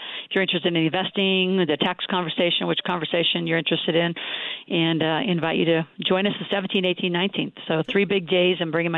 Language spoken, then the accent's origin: English; Nebraska, United States; they'd say, what the hell, you little Yankee girl, because I was from Nebraska.